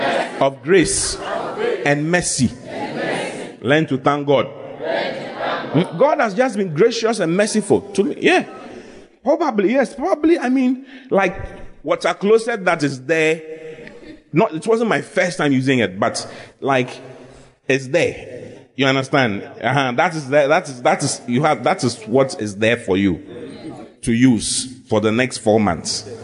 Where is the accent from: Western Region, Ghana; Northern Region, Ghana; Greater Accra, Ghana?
Greater Accra, Ghana; Accra; I never traveled anywhere. Accra was my place. Yes. I was born and bred in Accra.